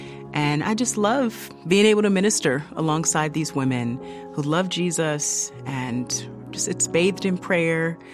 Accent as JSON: {"language": "English", "town": "Philadelphia", "region": "Pennsylvania", "country": "United States", "said": "I'm from Philadelphia, Pennsylvania."}